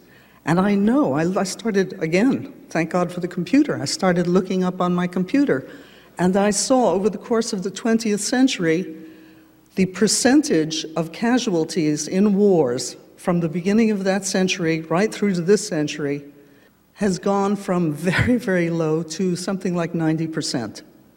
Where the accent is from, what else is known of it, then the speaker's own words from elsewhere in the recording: New York City, New York, United States; I'm a first-generation American. I know what that's like. I was raised in the Polish-Ukrainian ghetto on the Lower East Side of New York.